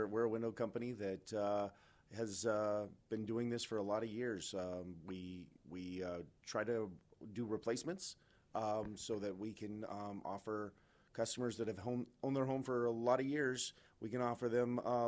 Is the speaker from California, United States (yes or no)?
yes; California, United States; moved away as an adult; If you want to know the true basics, I come from California.